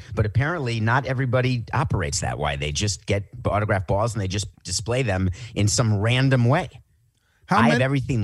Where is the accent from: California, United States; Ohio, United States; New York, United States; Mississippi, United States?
New York, United States; as a Yankee fan, as a New Yorker, when I think New York Yankees, the first name is not Babe Ruth.